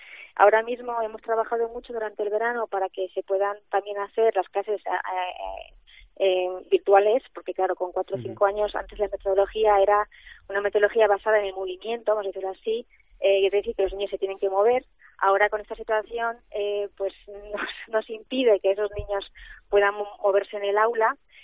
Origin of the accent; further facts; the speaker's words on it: France; yo soy también francesa